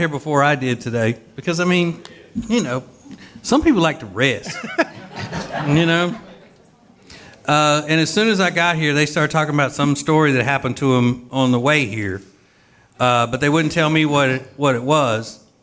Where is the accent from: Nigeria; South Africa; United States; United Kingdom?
United States; Louisiana; I'm from Louisiana.